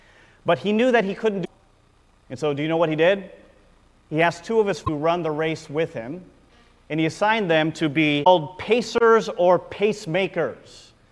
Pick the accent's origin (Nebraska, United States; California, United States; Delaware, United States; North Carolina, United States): California, United States; Lakewood; So raised in the Long Beach area in a really small Lakewood. It's between Cerritos and Long Beach and Lakewood.